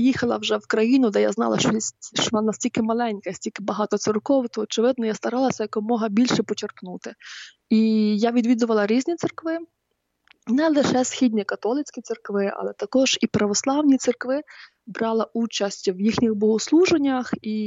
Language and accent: Ukrainian; Lviv, Lviv Oblast, Ukraine; Я сама зі Львова, і тому порівнюю до Львівської області.